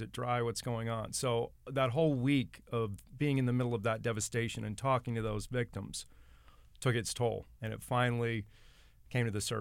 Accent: New York, United States; also born or lived in Massachusetts / Connecticut; And we grew up in the Northeast, upstate New York, and then parts of New England, Massachusetts, and Connecticut.

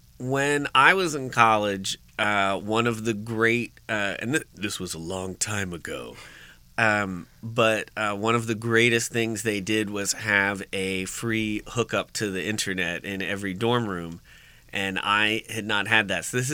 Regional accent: New Jersey, United States; Well, I grew up in exciting New Jersey, and then I went to college in upstate New York

